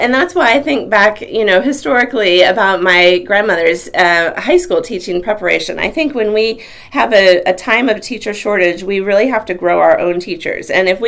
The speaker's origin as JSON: {"language": "English", "town": "Mexico", "region": "Missouri", "country": "United States", "tie": "born or raised there", "also_born_or_lived": "Ohio / Philadelphia", "said": "Yes, I grew up in Mexico, Missouri. I was actually born in Ohio. We lived a few years outside of Philadelphia too during the years that my dad managed those refractories plants in the Northeast for greens. And by the time I was 4 years old, we were transferred back to Mexico, the headquarters."}